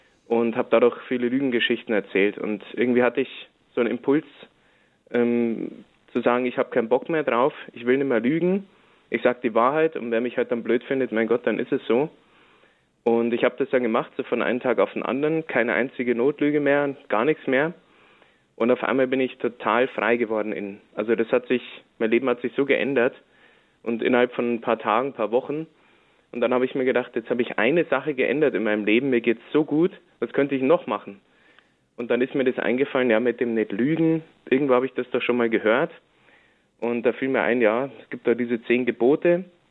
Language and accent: German; Bavaria, Germany; Also ich komme aus Bayern, aus der Nähe von Ingolstadt und bin da zwar in einem kleinen Wallfahrtsort aufgewachsen